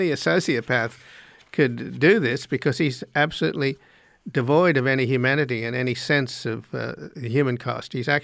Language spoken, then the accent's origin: English; Australia; now in United States; I'm an immigrant from Australia, but I did it by the book and did it by the law.